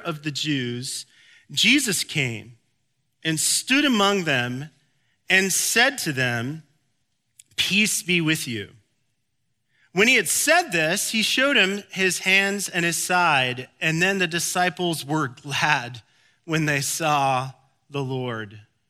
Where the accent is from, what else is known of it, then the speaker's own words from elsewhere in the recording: Arizona, United States; My friend Ryan, that I grew up with in Arizona, who loves me deeply